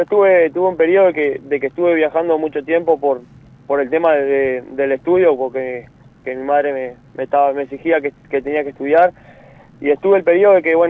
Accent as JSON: {"language": "Spanish", "town": "Melo", "region": "Cerro Largo", "country": "Uruguay", "said": "Sí, la verdad que en realidad me cagan a putear los de mi pueblo."}